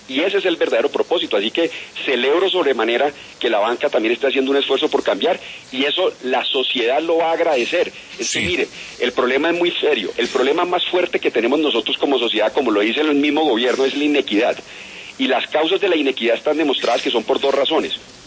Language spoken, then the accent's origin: Spanish; Colombia; No solamente aquí en Colombia, sino que también exportamos gota a gota nosotros, los colombianos